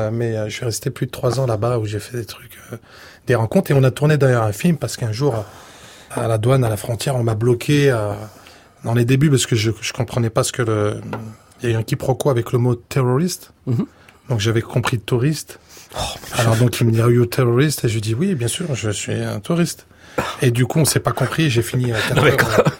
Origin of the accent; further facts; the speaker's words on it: France; je suis français totalement. Et par mon accent et par mes origines et mon passeport